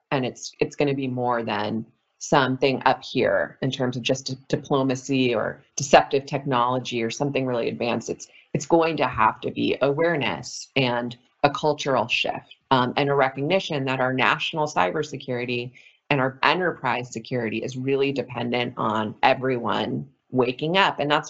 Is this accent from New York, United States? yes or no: no; California, United States; And growing up in California, it's earthquake drills, and you do it when you're 5 years old.